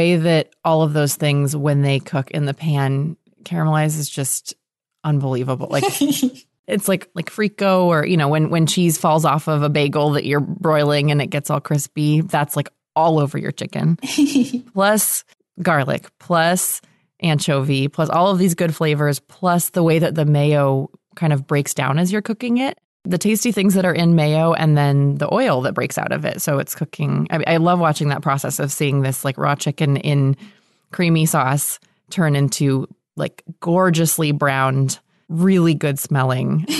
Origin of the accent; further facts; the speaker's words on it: California, United States; by nature of growing up in California